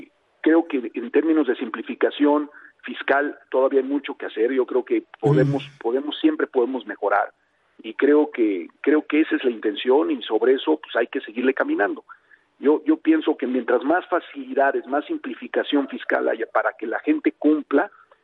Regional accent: Chiapas, Mexico; seguir trabajando por mi tierra, de Tapachula para acá, donde comienza el país

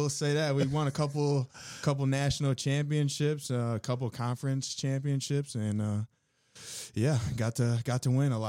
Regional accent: Grand Rapids, Michigan, United States; So I'm from Grand Rapids area. Went to Granville High School.

